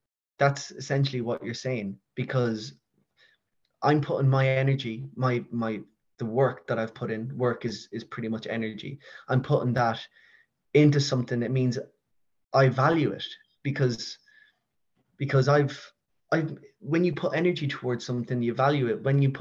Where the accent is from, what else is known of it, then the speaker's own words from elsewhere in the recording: Spain; I go over to Spain quite a good bit. I grew up in Spain.